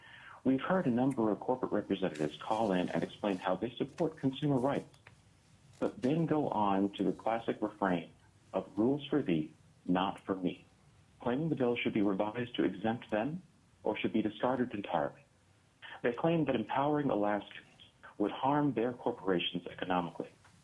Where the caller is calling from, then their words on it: Grand Rapids, Michigan, United States; I'm calling you from Grand Rapids, Michigan.